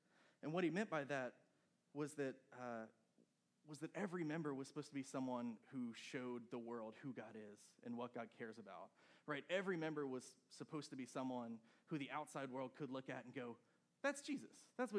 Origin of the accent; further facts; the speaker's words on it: Charleston, South Carolina, United States; I grew up in Charleston, and I grew up at the Cathedral of St. Luke and St. Paul.